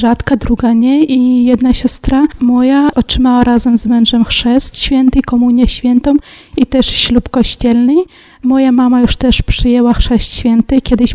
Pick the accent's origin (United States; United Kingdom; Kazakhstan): Kazakhstan; Pochodzę z rodziny niewierzącej, wychowywałam się w Kazachstanie, tam spędziłam swoje dzieciństwo. Mając 14 lat otrzymałam chrzest święty i komunię świętą.